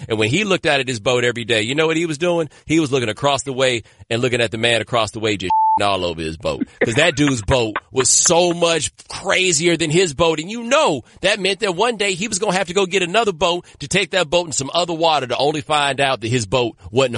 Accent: Houston, Texas, United States; I'm from Houston, right? Like, that's my city.

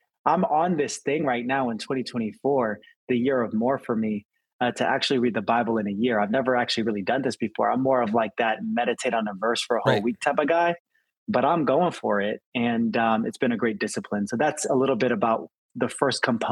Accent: California, United States; I will say what rivals as a Californian, just in terms of quality, Shake Shack.

